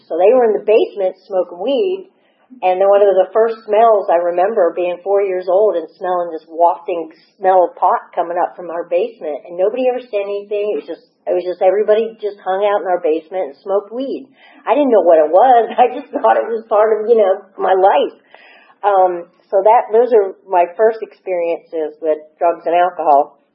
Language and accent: English; Johnstown, Pennsylvania, United States; I came from Western Pennsylvania, a place called Johnstown, Pennsylvania. When I was growing up, the culture was my parents had cocktail parties.